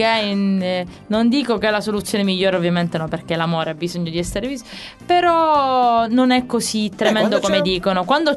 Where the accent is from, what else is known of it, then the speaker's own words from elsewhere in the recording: Palermo, Sicily, Italy; now in Bologna, Italy; io sono palermitana per sempre, non cambierò mai.